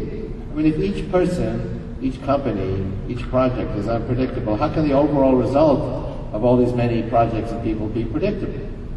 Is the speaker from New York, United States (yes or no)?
yes; New York, United States; When I was growing up in New York, I would hang out at the surplus electronics shops on Canal Street